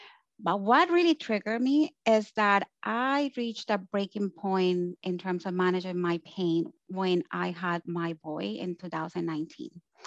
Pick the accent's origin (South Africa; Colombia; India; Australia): Colombia; now in Canada; I'm from Colombia and I live in Canada